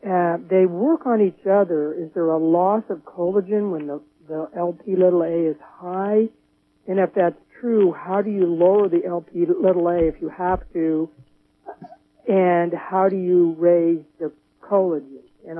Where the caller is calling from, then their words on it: Eureka, California, United States; Yes, I'm calling from Eureka.